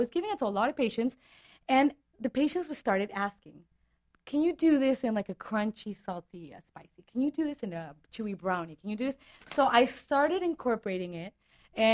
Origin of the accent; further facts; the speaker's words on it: Mexico; My ancestors are not from Mexico, but we're from Mexico.